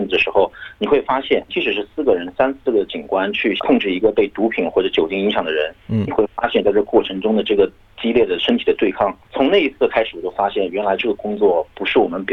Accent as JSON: {"language": "Chinese", "country": "China", "lives_now": "Australia"}